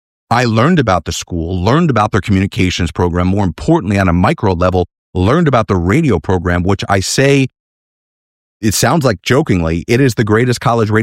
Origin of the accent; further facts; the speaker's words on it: New York, United States; Growing up in New York, I felt like from a very early age